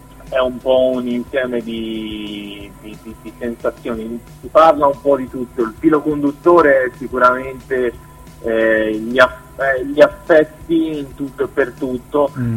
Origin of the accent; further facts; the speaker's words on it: Florence, Tuscany, Italy; sono un cantautore, e vengo da Firenze e niente, ho cominciato a fare musica un po' per caso